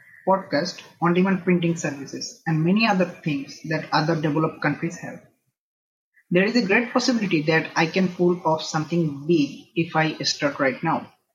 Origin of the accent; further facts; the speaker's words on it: Bangladesh; from Bangladesh, and I admired you for past 6 years.